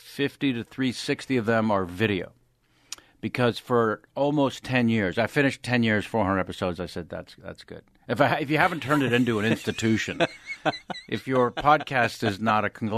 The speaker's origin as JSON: {"language": "English", "region": "California", "country": "United States", "said": "Southern California, because I'm from Northern California."}